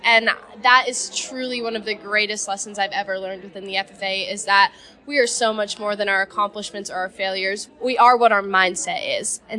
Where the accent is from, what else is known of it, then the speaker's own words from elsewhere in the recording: New Mexico, United States; I come from New Mexico, where we're very traditional agriculture based in our SAEs.